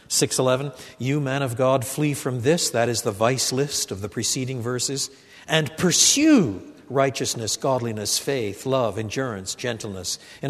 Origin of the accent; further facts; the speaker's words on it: Quebec, Canada; I was brought up in French Canada